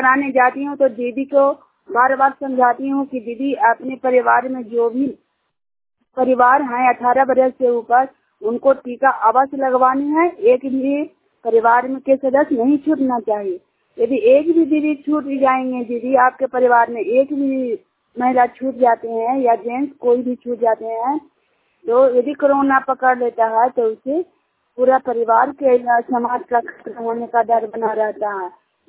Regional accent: Jiniyar, Bihar, India; जिनियार गांव के रहने वाली हूँ और हिलसा प्रखंड नालंदा जिला का निवासी हूँ।

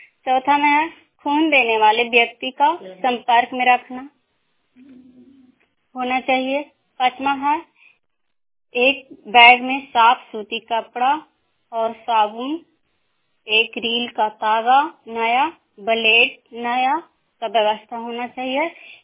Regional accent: Hilsa, Bihar, India; मैं हिलसा ब्लॉक जिला नालंदा की रहने वाली हूँ

